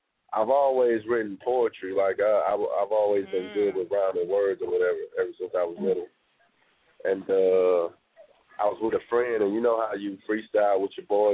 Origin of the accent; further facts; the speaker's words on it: Houston, Texas, United States; I'm from a third ward, man. Got family all over, though. Went to school in Turner Elementary, Yates High School, TSU. I've been in that area for a minute.